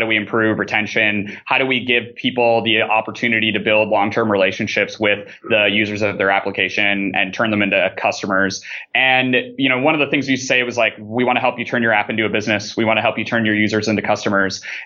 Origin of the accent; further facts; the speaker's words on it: Minnesota, United States; I'm originally from Minnesota. I'm actually flying back there on Friday morning for Christmas.